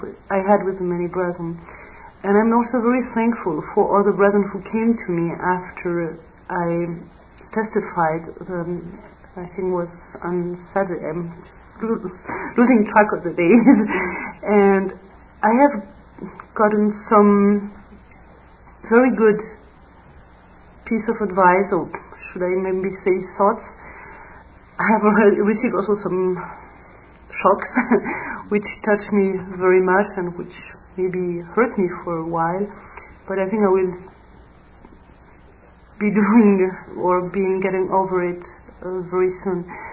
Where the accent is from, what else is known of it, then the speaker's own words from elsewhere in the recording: Germany; English is a second language; from Germany, and well